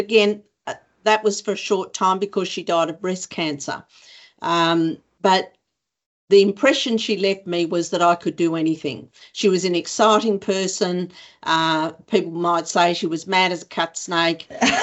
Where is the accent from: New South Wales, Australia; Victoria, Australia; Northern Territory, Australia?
New South Wales, Australia; Newcastle; I was born at Hillcrest Hospital. In Merriweather. So Merriweather's a beachside suburb of Newcastle.